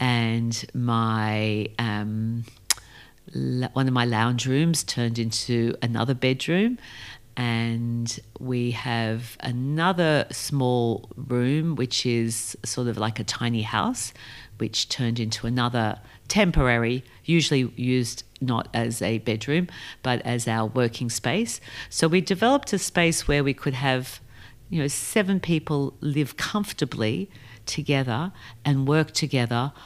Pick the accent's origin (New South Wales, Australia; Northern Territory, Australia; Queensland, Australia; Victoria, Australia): Victoria, Australia; Melbourne; also born or lived in New York; I come from Melbourne, Australia, even though I was born in New York.